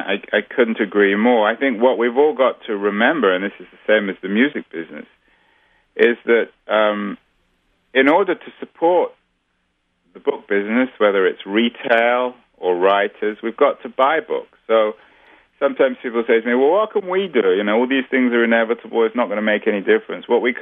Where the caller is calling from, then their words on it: California, United States; I'm calling from California, which I would guess is in a much worse state in terms of libraries than Wisconsin.